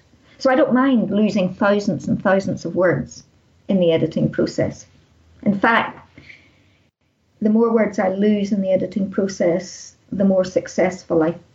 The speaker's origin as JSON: {"language": "English", "region": "Northern Ireland", "country": "United Kingdom", "tie": "born or raised there", "said": "growing up in Ulster at the height of the Troubles"}